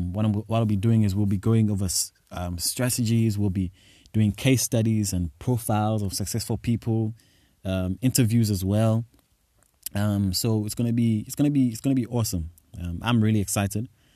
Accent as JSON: {"language": "English", "country": "South Africa", "said": "I'm from South Africa, but I'm certainly not bound to South Africa."}